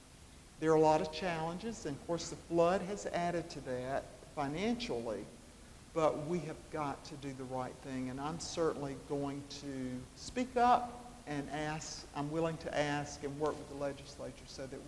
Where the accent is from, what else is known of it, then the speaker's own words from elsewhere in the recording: South Carolina, United States; I grew up in Saluda County and still live there, one of the plaintiff districts.